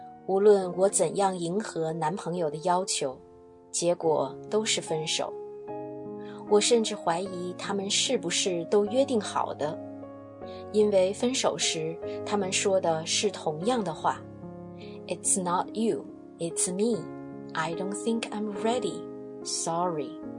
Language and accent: Chinese; Hong Kong; 我在香港出生，在一个家教颇严的中产家庭成长。